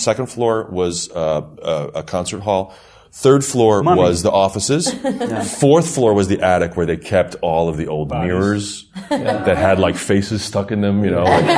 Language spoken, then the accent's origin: English; Bethlehem, Pennsylvania, United States; Okay, so I am from Bethlehem, Pennsylvania.